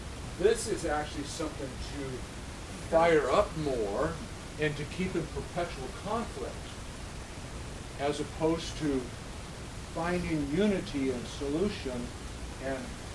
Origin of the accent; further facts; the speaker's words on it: Flint, Michigan, United States; They look at the fact that I was born in Michigan, in Flint, Michigan. I was raised there.